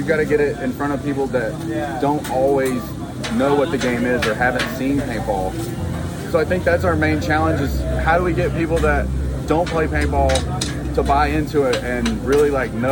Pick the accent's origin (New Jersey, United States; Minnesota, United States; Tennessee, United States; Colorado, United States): Tennessee, United States; Memphis; Like, I'm out here in San Diego, California. I'm from Memphis, Tennessee.